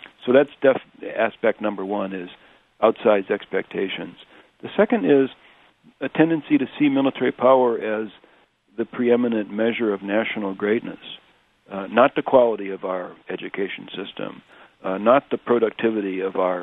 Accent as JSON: {"language": "English", "region": "Indiana", "country": "United States", "tie": "born or raised there", "also_born_or_lived": "Illinois", "said": "I was born in Illinois, grew up in Indiana, went to high school in a little Benedictine boarding school in Peru, Illinois"}